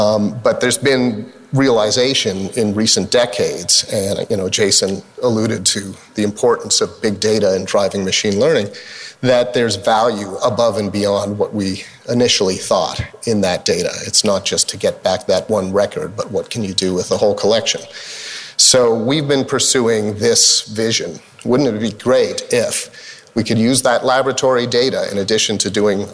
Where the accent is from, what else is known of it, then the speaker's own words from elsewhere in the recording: Canada; moved away as an adult; now in United States; born and raised in Canada, came to the U.S. for education, ended up staying.